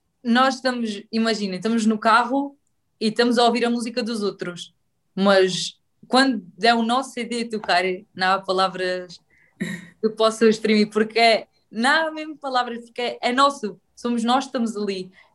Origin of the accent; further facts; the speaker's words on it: Beja, Portugal; eu era ali uma menina que vinha de Beja e que não conhecia ninguém